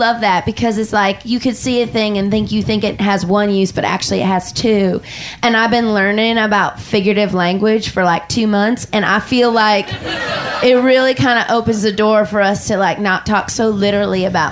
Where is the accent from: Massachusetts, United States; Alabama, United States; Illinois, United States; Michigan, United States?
Alabama, United States; Fairfield; I'm 15. I'm from Fairfield, Alabama, and I feel like I know what love is.